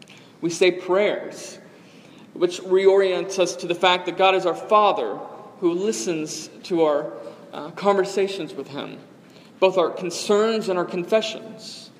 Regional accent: Texas, United States; also born or lived in Nashville; I transferred from Dallas Baptist University, so I grew up in Texas, transferred to Belmont University in Nashville

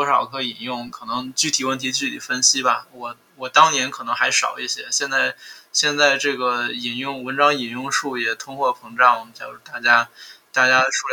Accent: China; born there; 对于我们中国出生的人来说吧

